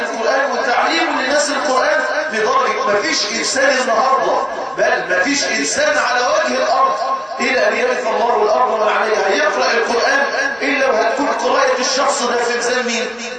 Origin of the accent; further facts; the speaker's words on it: Mansoura, Dakahlia, Egypt; احد الاماكن عندنا في المنصوره المطرقه، شايف المنصوره قريه اسمها اولنجيل